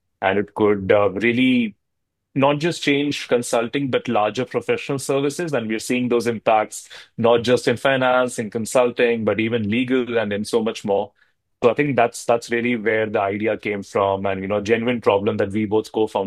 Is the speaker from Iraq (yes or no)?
no; India; now in United States; I grew up in India. But when I came to the States and did a lot of consulting